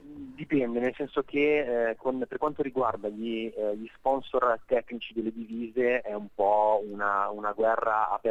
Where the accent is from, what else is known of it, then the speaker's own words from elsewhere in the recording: Milan, Lombardy, Italy; Diciamo che da milanese, da italiano